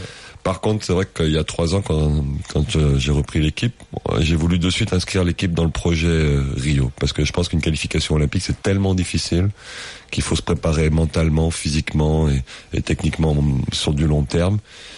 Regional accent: France; Je sais qu'on est français et qu'on aime bien la révolution

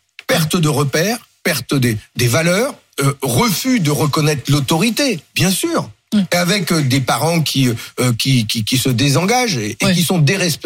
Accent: Grande-Synthe, Hauts-de-France, France; Ce qui se passe chez moi dans le Nord, à Grande-Synthe, est effroyable.

